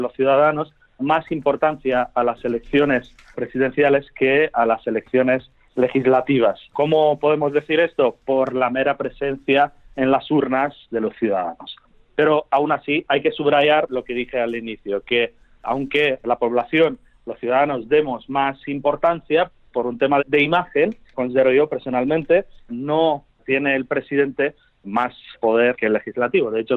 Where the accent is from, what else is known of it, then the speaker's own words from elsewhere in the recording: Romania; Spanish is a second language; moved away as an adult; now in Spain; yo soy de Rumanía, nací en Rumanía, crecí en Rumanía hasta los 18 años y ahora mismo estoy viviendo en España desde los 18, donde estudié Derecho y desarrollé mi actividad profesional.